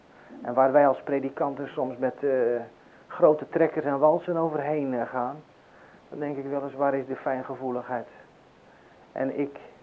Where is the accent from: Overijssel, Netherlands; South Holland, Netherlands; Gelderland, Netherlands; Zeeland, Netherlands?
Zeeland, Netherlands; Ik weet wel, ik kom dan uit Zeeland